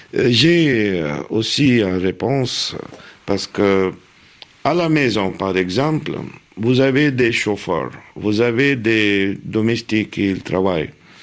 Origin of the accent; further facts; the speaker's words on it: Nagpur, Maharashtra, India; French is a second language; je viens de Nagpur, de plus belle ville